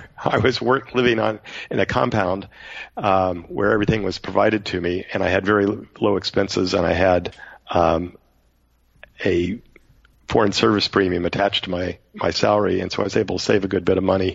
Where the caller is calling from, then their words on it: Katy, Texas, United States; Katy, Texas. I always tell people Houston because we're one suburb to the west.